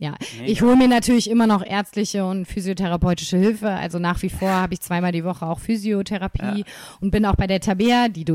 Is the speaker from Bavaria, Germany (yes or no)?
yes; Nuremberg, Bavaria, Germany; Komme ich mal wieder in meine Heimat zurück.